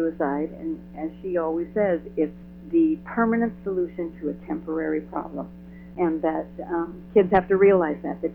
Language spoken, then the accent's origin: English; Minnesota, United States; And I grew up in Minnesota. I do a lot of winter sports.